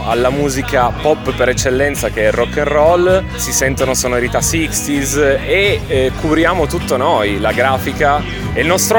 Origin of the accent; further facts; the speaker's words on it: Giaveno, Piedmont, Italy; Da Giaveno, che nessuno conosce, è vicino alla Val di Susa.